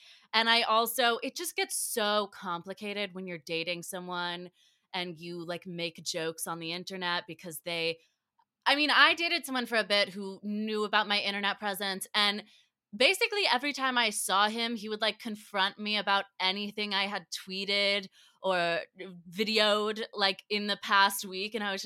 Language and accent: English; Cary, North Carolina, United States; moved away as an adult; now in New York, United States; I am originally from, I grew up in Cary, North Carolina, so I'm suburban, you know, a little Southern Belle. And I moved to New York about 3 years ago to go to school.